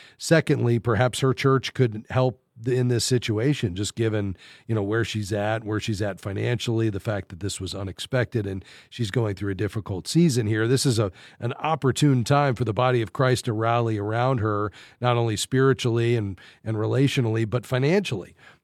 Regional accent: Fort Lauderdale, Florida, United States; Let's go to Fort Lauderdale, my hometown.

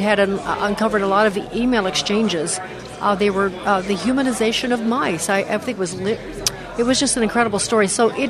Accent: Illinois, United States; He's from my home state, and I'm from Southern Illinois.

